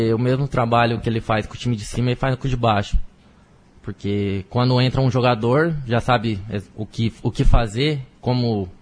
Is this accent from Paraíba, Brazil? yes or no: no; São Paulo, Brazil; Eu sou paulista.